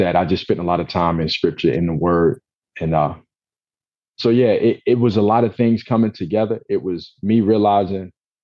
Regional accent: Portsmouth, Virginia, United States; now in Columbia, United States; So I'm from Virginia, from Portsmouth, born and raised. And we moved to Columbia, South Carolina in 2015.

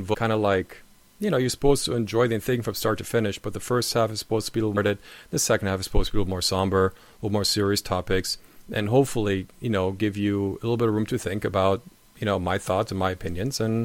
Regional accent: Germany; one of our drill instructors found out that I was from Germany.

